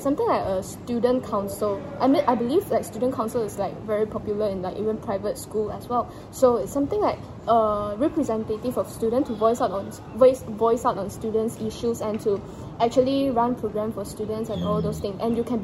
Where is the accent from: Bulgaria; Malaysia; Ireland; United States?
Malaysia; English is a second language; that's something I love about Malaysian, like being a Malaysian